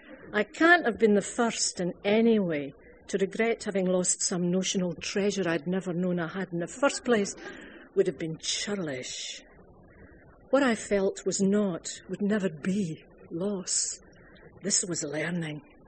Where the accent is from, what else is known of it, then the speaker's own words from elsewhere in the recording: Scotland, United Kingdom; It doesn't occur to me I'm Scottish until someone points it out basically, because I still live there, and it seems to me a perfectly acceptable, my diction and my language is basically standard English. It's inflected by an accent.